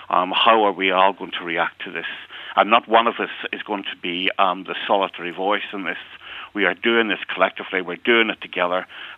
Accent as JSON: {"language": "English", "region": "Ulster", "country": "Ireland", "tie": "born or raised there", "said": "it was a reality that I grew up with in Donegal as a boy and well into my teens."}